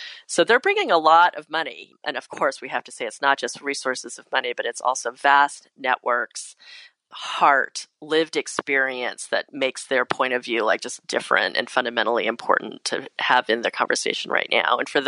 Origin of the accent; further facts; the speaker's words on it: Kansas City, United States; also born or lived in South Korea; now in New York City, United States; I am in Brooklyn, New York City, a borough that I love. I was born in Korea and I grew up in Kansas City. My family immigrated when I was an infant